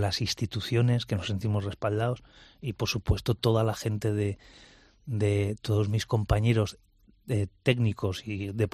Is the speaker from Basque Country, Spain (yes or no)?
yes; Murguía, Basque Country, Spain; Hombre, pues mira, el Santuario de Oro, en Murguía, en mi pueblo. La verdad que es un sitio que ves todo el Valle de Zuya